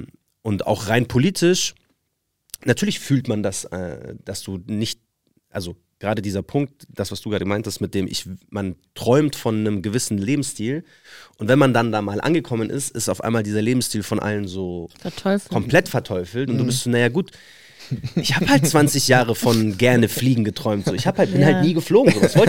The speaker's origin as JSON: {"language": "German", "town": "Munich", "region": "Bavaria", "country": "Germany", "said": "ich komme ja auch aus München"}